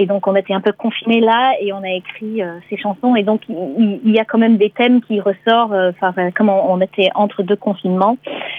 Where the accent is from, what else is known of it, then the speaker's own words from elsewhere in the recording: United States; French is a second language; now in France; je me sens quand même un peu française aussi maintenant, puisque voilà, je suis installée en France depuis un petit moment. Voilà, mais je suis américaine.